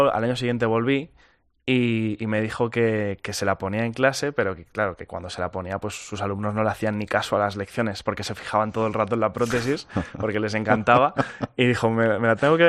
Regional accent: Aluche, Community of Madrid, Spain; sobre todo porque yo soy de Aluche

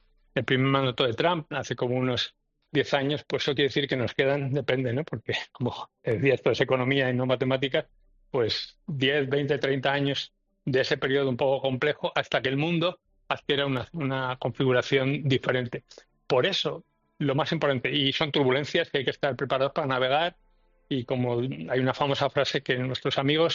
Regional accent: Spain; no es tan distinto como somos nosotros, los españoles, porque los españoles somos también un poco los mediterráneos, ¿no? Yo diría del sur de Europa.

